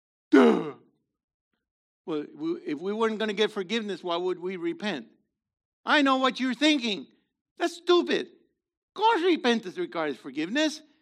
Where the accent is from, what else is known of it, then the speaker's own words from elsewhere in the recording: Missouri, United States; Okay, I'm from Missouri.